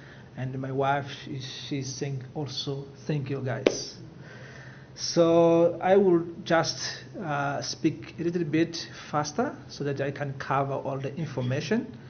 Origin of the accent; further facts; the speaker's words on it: Mozambique; first language Portuguese; English is a second language; I'm not English speaker, so I speak Portuguese and other languages, Mozambican languages, but I will try to do my best.